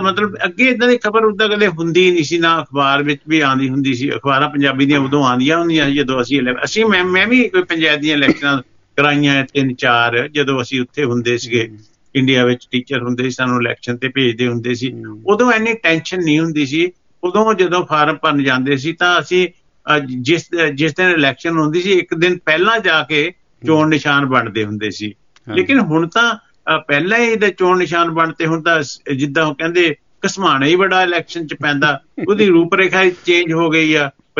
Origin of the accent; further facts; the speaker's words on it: Punjab, India; ਚਲੋ ਹੁਸ਼ਿਆਰਪੁਰ ਦੇ ਵਿੱਚ ਤਾਂ ਵੈਸੇ ਸਾਡੇ ਪਿੰਡ ਦੇ ਵਿੱਚ ਵੀ ਸਰਬਸੰਮਤੀ ਹੋ ਗਈ ਆ